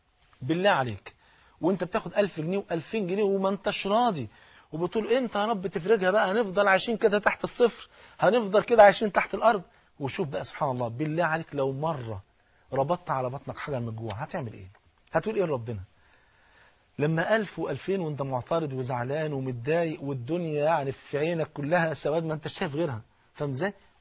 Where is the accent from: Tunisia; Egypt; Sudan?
Egypt